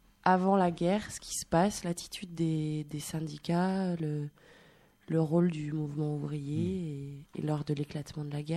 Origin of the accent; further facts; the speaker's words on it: Saint-Étienne, Auvergne-Rhône-Alpes, France; j'ai grandi à Saint-Étienne